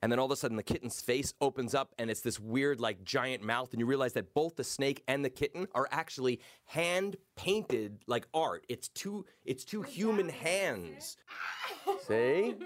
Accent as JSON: {"language": "English", "town": "Long Island", "region": "New York", "country": "United States", "tie": "born or raised there", "said": "I'm getting a lot of like calls from my hometown, Long Island, and they don't leave messages."}